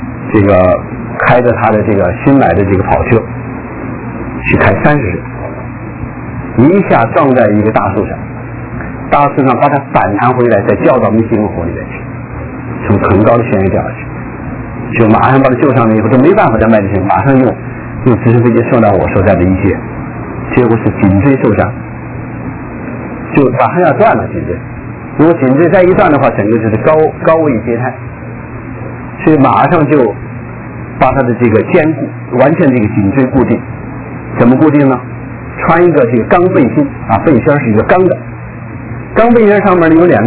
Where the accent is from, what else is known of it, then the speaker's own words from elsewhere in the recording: China; 因为我们大陆人就是自己在一起